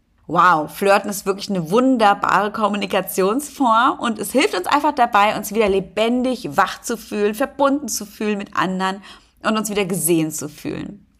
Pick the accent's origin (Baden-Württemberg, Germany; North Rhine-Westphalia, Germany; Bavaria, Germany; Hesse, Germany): Hesse, Germany; now in Berlin, Germany; da komme ich doch auch her, aus der Frankfurter Ecke